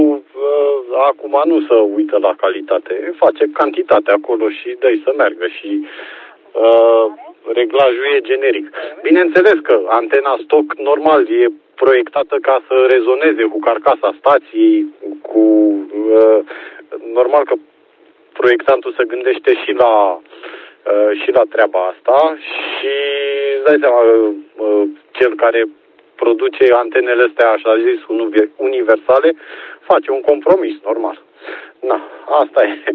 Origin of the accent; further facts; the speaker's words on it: Pitești, Argeș, Romania; Eu sunt din Pitești, de aia sunt cu Y7, dar portabil aici în Y4 în munții Măcinului